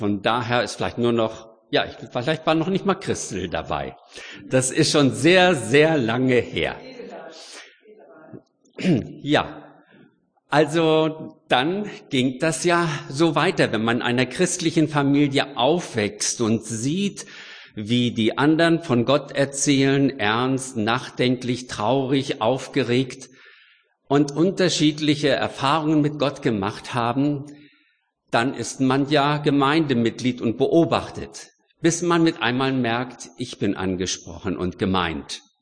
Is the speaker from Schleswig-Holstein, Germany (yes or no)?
yes; Lübeck, Schleswig-Holstein, Germany; Ich bin in Lübeck-Travemünde aufgewachsen und bin schon so als Teenie hierher gekommen mit dem Pastor, denn Lauenburg war die Außenstation von der Gemeinde Lübeck.